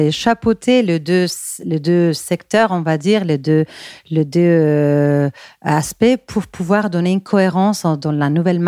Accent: Bilbao, Basque Country, Spain; French is a second language; moved away as an adult; now in Paris, France; Je suis espagnole de Bilbao. Mais bon, je suis aussi parisienne car j'habite à Paris depuis presque 17 ans, donc depuis très longtemps, je me sens vraiment parisienne.

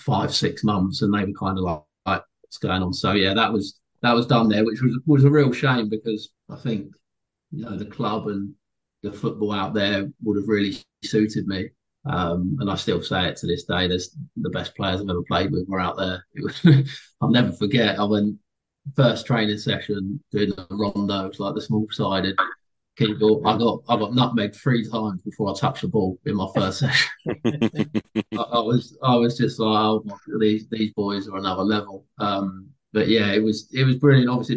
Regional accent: Hartley Wintney, South East England, United Kingdom; And then obviously I grew up in Hartley Whitney.

